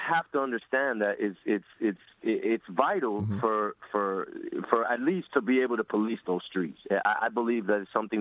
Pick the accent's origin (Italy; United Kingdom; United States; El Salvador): United States; New York City, New York; I'm born and raised in New York. I've been here my whole life. I've lived in, you know, 3 of the 5 boroughs.